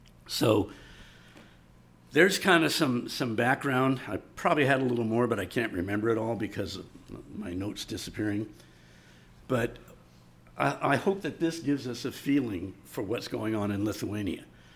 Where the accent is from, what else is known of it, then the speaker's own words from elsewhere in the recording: United States; Well, I'm an American, and I now fit the older category.